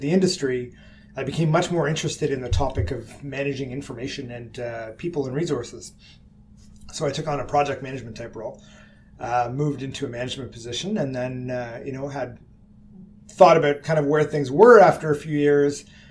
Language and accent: English; Kingston, Ontario, Canada; Went back to my hometown of Kingston, went to Queen's University, did my MBA there